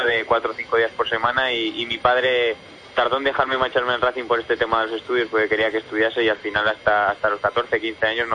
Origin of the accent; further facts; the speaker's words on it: Torrelavega, Cantabria, Spain; del cole empecé en un equipo de mi pueblo, ahí de Torrelavega, de una ciudad de Cantabria.